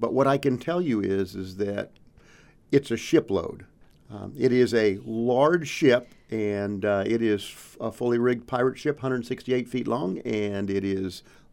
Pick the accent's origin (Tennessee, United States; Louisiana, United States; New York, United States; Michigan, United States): Louisiana, United States; New Orleans; also born or lived in Rapid City, South Dakota; I was born in Ellsworth Air Force Base in Rapid City, South Dakota. Moved with my family all over. I call New Orleans home because I moved there in 1975 and then joined the Air Force in 85.